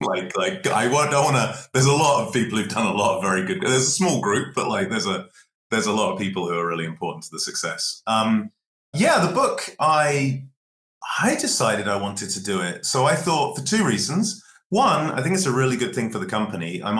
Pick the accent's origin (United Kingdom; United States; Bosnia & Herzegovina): United Kingdom; I'm British.